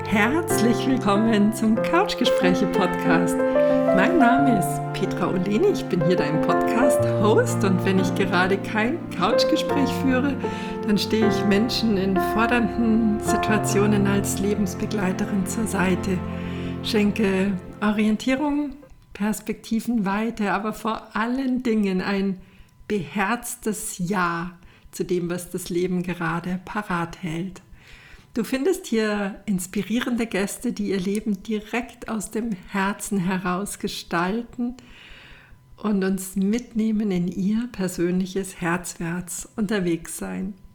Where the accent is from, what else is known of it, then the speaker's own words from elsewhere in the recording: Rosenheim, Bavaria, Germany; eins davon in meiner Heimatstadt in Rosenheim.